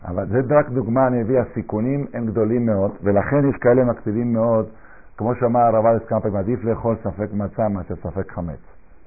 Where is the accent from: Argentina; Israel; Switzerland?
Argentina; אני רוצה לספר לכם מעשה שהיה כשהייתי ילד בארגנטינה בן 12.